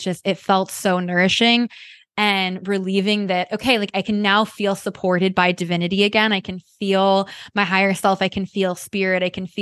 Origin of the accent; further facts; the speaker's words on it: Midwest, United States; For me, I grew up in the Midwest in a small town, pretty religious, and that definitely impacted me.